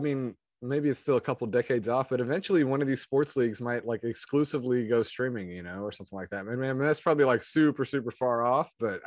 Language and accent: English; Moraga, California, United States; Yeah, I grew up in Moraga.